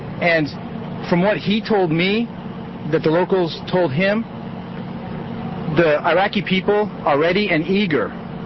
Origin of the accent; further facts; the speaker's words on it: Los Angeles, California, United States; I'm from Los Angeles, California.